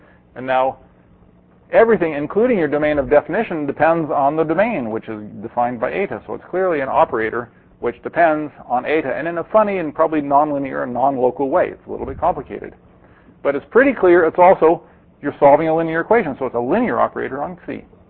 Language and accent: English; California, United States; Of course, I'm from California.